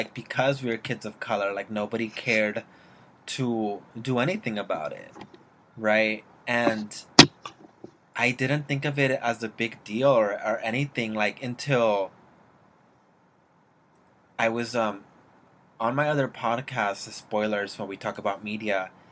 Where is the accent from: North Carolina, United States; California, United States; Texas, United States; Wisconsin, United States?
California, United States; Los Angeles; well, I grew up in Southeast LA in the 90s, and I have seen two people shot in my street